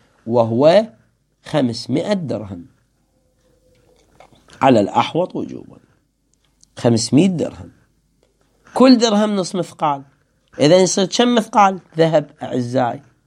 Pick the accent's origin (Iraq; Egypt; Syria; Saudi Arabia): Iraq; يسموه عندنا بالعراق